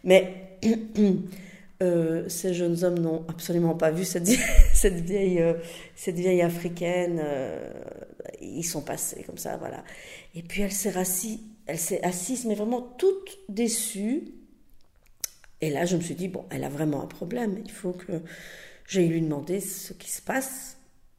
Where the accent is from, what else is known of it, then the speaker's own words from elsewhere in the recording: Verviers, Wallonia, Belgium; now in Brussels, Belgium; Je suis originaire de Verviers, mais j'ai habité dans plusieurs villes et plusieurs pays. Mais ça fait longtemps que je suis à Bruxelles.